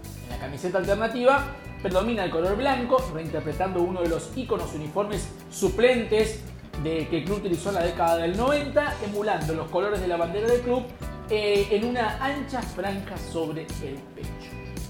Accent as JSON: {"language": "Spanish", "town": "Saladas", "region": "Corrientes", "country": "Argentina", "tie": "born or raised there", "said": "cosas que pasaban cuando jugábamos ahí en la cortada en mi pueblo, Saladas, al fútbol, a la siesta."}